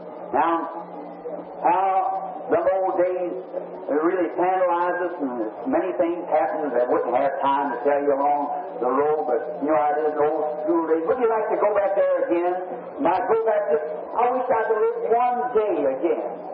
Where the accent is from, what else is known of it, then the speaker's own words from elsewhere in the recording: United States; I'm American. I love my nation.